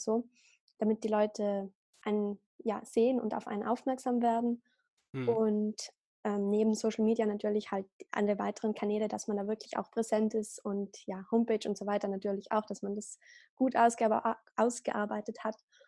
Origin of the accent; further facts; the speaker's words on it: Trentino-Alto Adige, Italy; Und ja, dann bei uns in Südtirol ist es natürlich so, Tourismus läuft sehr gut und alles.